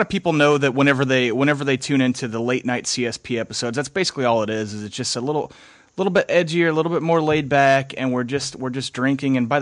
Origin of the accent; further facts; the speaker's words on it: Waterloo, Illinois, United States; So I was back in Illinois, kind of close to where I grew up in Waterloo